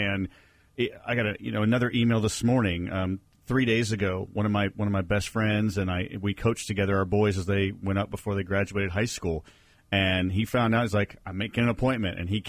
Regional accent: Chicago, Illinois, United States; And that's because I'm from Chicago.

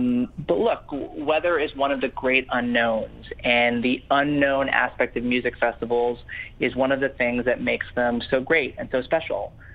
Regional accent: New York City, New York, United States; I decided that it was the right time to leave there and start my own shop and bring a music festival to my hometown, which at the time didn't have one.

